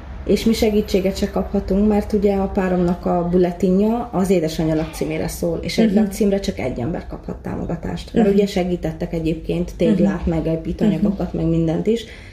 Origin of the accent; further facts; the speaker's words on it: Miskolc, Borsod-Abaúj-Zemplén, Hungary; én állami gondozásban nőttem fel. Miskolcon, igen, a gyűjtőbe, aztán a Bonyba, lakásotthonba.